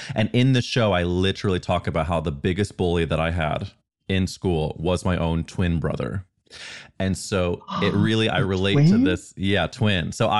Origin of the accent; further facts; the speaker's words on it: Midwest, United States; Mine was very much like there were no out people growing up in the Midwest.